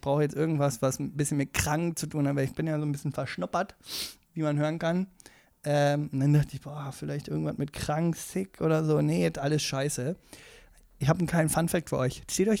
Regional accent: Motzen, Brandenburg, Germany; Ja, ich komme aus Motzen.

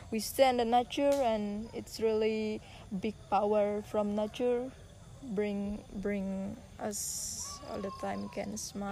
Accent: Bali, Indonesia; I am originally Balinese. I'm from Bali

